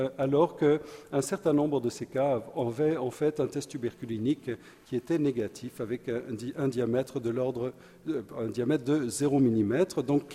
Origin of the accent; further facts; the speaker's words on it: Switzerland; moi je viens de la Suisse et en Suisse on a un gros problème